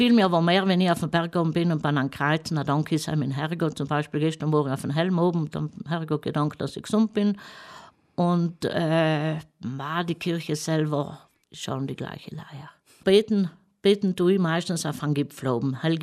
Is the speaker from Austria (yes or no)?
no; South Tyrol, Italy; Wir sind im Grunde genommen sind wir Italiener, von Staat her, aber wir fühlen uns als Südtiroler.